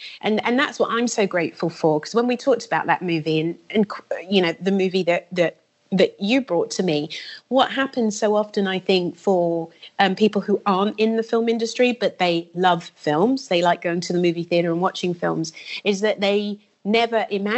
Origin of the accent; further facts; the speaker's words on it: London, United Kingdom; we didn't grow up in America, we grew up in the UK and we grew up in South London.